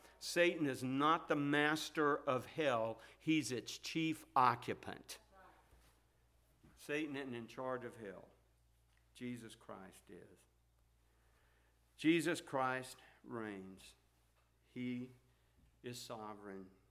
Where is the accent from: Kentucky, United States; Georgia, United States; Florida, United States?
Florida, United States; Plant City; I grew up in Plant City, Florida. It's a lot smaller than it is now.